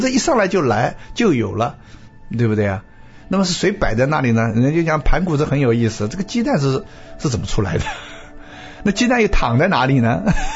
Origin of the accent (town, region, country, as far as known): China